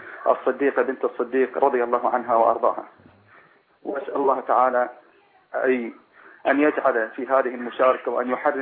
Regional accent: Iraq; وبالمناسبة فإني من العراق.

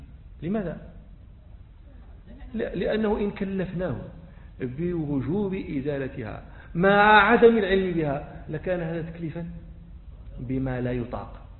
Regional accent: Rabat, Rabat-Salé-Kénitra, Morocco; أنا لست من أهل الإبل، والرباط هذه لا إبل فيها، هذه مدينة شاطئية ما عندنا إبل.

